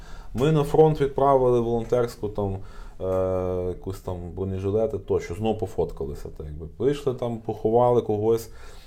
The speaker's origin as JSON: {"language": "Ukrainian", "region": "Kyiv", "country": "Ukraine", "said": "Я з Києва"}